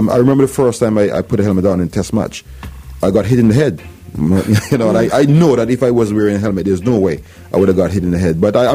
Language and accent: English; Antigua & Barbuda; as a kid growing up in Antigua, we play one way, hard